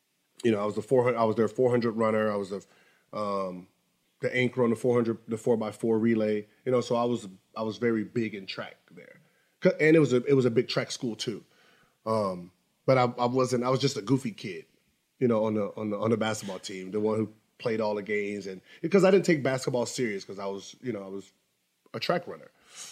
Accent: Los Angeles, California, United States; I'm from Sherman Oaks Valley, Van Nuys.

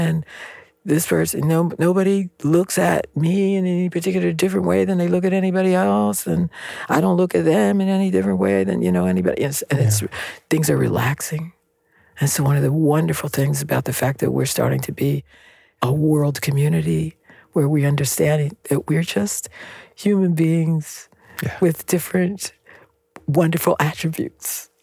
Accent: Canada; even though I'm a Canadian and I'm not from the West Indies.

